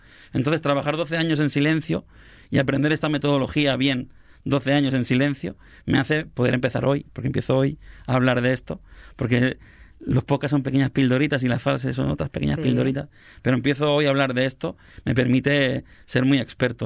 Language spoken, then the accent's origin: Spanish; Sabadell, Catalonia, Spain; Además que los de Sabadell tenemos algo especial, que es que somos muy de Sabadell.